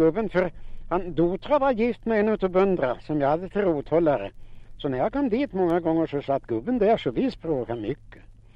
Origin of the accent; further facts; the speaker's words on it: Fällingsbro, Örebro County, Sweden; Och sa han, var är du ifrån … ? Ja, jag är från Fällingsbro, sa jag. Dit ska jag. Men annars var jag knäckt här i Gillsta, sa jag.